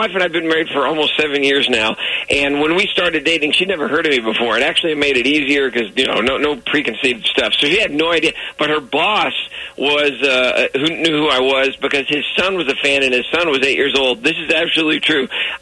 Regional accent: Texas, United States; I grew up in Texas. How can I not have a steak for God's

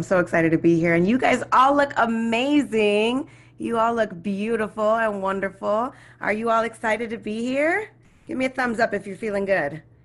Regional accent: Chicago, Illinois, United States; So for me, growing up in Chicago, born and raised, I went to Lane Tech High School.

